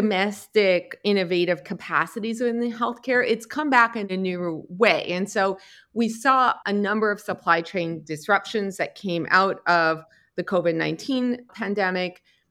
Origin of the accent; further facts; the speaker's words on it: Canada; now in United Kingdom; I am Canadian, but I now live in the UK.